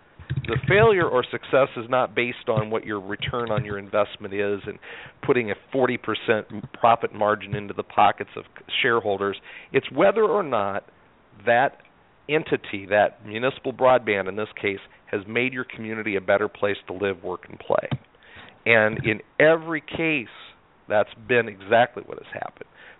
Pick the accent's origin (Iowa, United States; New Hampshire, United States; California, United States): Iowa, United States; I don't know about where you're from, Craig, but I'm born and raised in Iowa